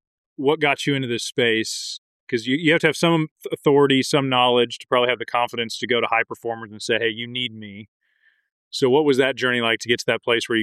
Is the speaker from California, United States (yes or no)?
no; Oregon, United States; it's because I grew up in Oregon at small schools